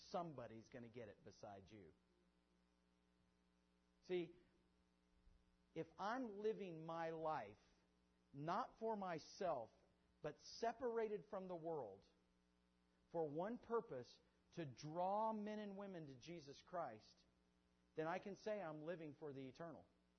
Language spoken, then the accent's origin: English; Kansas, United States; Now, I'm a KU fan, all right, because I'm from Kansas.